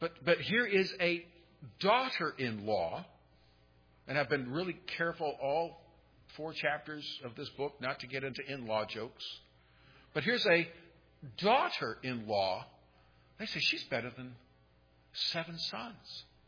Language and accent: English; Terrell, Texas, United States; I was in Dallas this week and talking to someone and saying I was from Terrell.